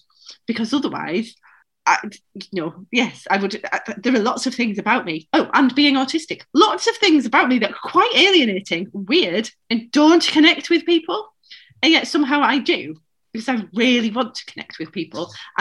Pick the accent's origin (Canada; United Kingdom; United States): United Kingdom; Northern England; accent: Northern; I get some leeway because of my Northern accent and my Northernness